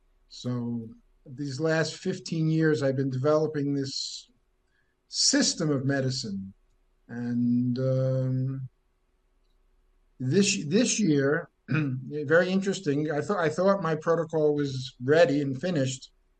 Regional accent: New York, United States; now in Brazil; I live in in a really super rural, at the end of the world here in Brazil. I'm from New York, been down here for 31 years.

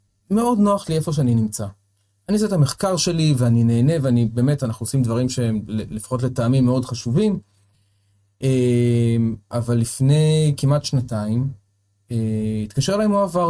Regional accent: Jerusalem, Jerusalem District, Israel; אני ירושלמי.

